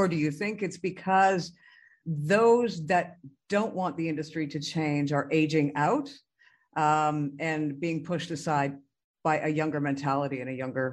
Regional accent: Canada; I mean, I'm Canadian, so money is very multicolored.

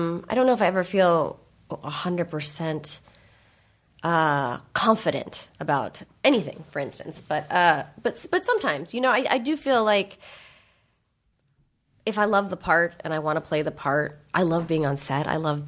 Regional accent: California, United States; Around San Francisco, yeah.

